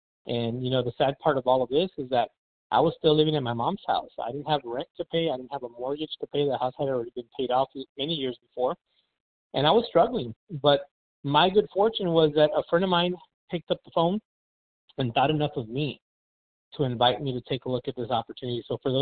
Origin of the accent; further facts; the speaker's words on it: Edinburg, Texas, United States; and I'm from Edinburgh, Texas.